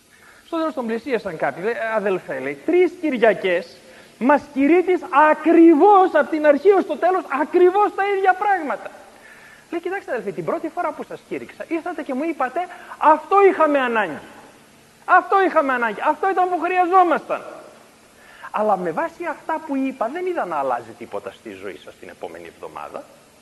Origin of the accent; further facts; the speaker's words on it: Greece; Ως Έλληνες έχουμε τάση στην γκρίνια και στο παράπονο.